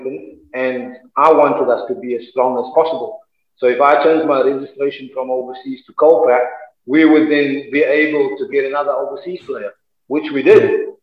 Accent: South Africa; now in England; as a South African playing in England

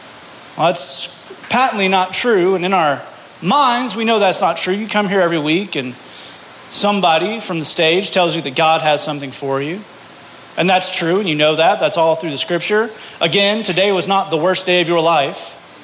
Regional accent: the South, United States; there's an old saying, we're all from the South, that manure, I'm going to pick a nice word for that, rolls in a particular direction.

